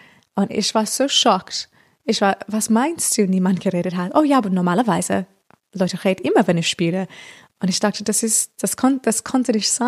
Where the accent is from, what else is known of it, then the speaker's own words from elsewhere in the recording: Australia; German is a second language; Und in Australien, das ist einfachste in meiner Heimat, weil dann sage ich, oh, ich bin eine europäische Künstlerin, aber ich komme aus hier.